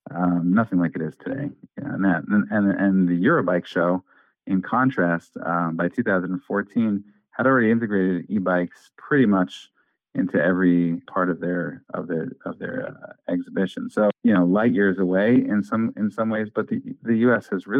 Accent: New York, United States; also born or lived in Israel; I actually started the brand overseas in Israel. I grew up in New York, but I was moved out, you know, traveled back and forth.

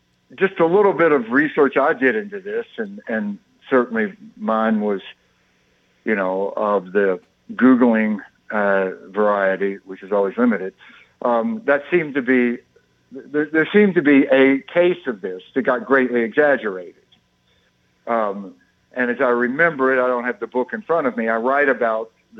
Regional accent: Mississippi, United States; Right. Yeah, that's, you know, I'm from Mississippi and not great at math, but that seems to be a lot larger.

